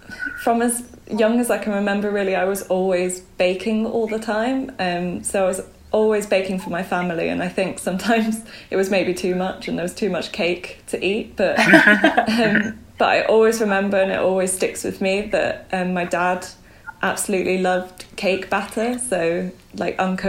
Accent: Belgium; also born or lived in Bangkok, Thailand; now in United Kingdom; But for the most part, I grew up in Belgium, in near Brussels.

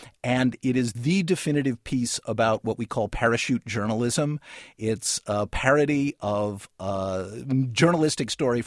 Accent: Los Angeles, California, United States; I grew up Jewish in Los Angeles and have never really felt the sting of anything untoward.

